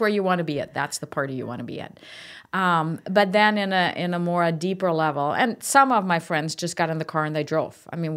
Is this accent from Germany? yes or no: yes; Germany; English is a second language; grew up with allies having occupancy of western Germany. So I grew up in the British sector of Germany.